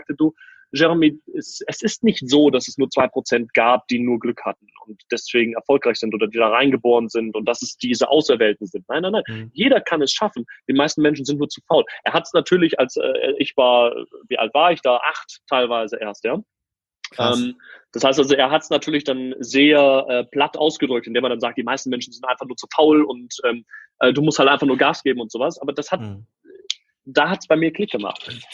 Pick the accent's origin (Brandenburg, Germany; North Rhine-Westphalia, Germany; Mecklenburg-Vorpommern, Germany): North Rhine-Westphalia, Germany; Wuppertal; Aber wir kommen aus Wuppertal.